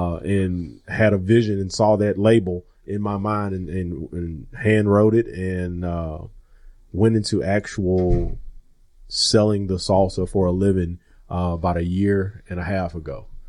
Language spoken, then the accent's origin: English; Houston, Texas, United States; also born or lived in Phoenix; And I grew up in the Southwest, out in Houston, and I lived in Phoenix for a year.